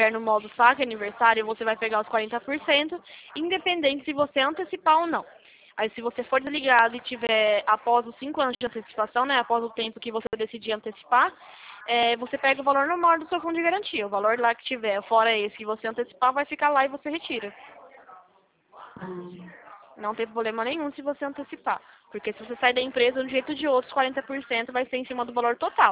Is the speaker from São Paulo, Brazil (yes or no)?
yes; São Paulo, Brazil; Eu sou do interior de São Paulo